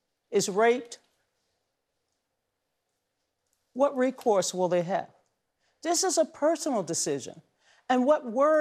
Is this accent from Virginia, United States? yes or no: no; Louisiana, United States; In my home state of Louisiana, a trigger state